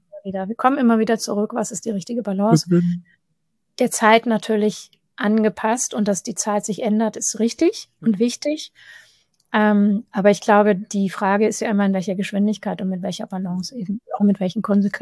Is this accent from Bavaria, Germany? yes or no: no; Hamburg, Germany; weil ich bin ja hier in Hamburg, also meine Heimat ist Hamburg